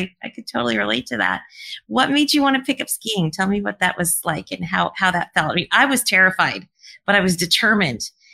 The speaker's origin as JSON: {"language": "English", "region": "Colorado", "country": "United States", "tie": "born or raised there", "said": "So I grew up downhill skiing. I grew up in Colorado."}